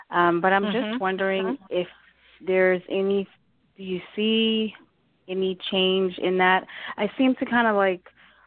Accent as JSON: {"language": "English", "town": "Bronx", "region": "New York", "country": "United States", "tie": "born there", "said": "My birthday is May 17, 1975. Mm-hmm. I was born in the Bronx at 1:17 a.m."}